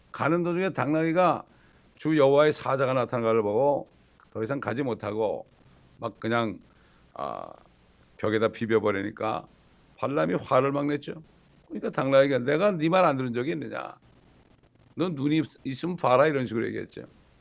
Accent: South Korea; 참 우리 한국 크리스천들처럼 기도해 달라고 부탁 많이 하는 민족은 없을 거예요.

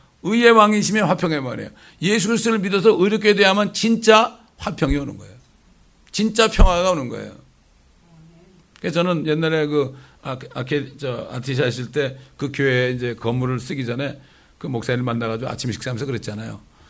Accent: South Korea; 그래도 우리 한국 사람들은 어릴 때부터 나도 도덕이 있었다.

